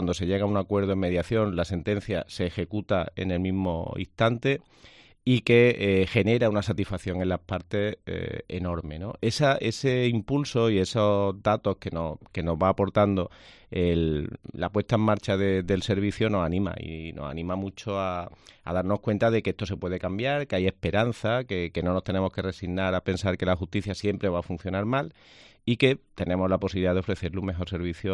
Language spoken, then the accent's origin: Spanish; Córdoba, Andalusia, Spain; estar en la COPE Córdoba, en la de mi tierra.